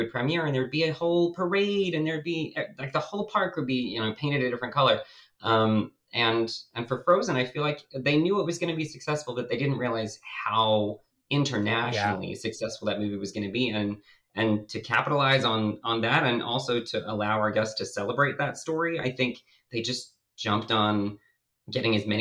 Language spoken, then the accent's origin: English; Australia; now in United States; I'm originally from Australia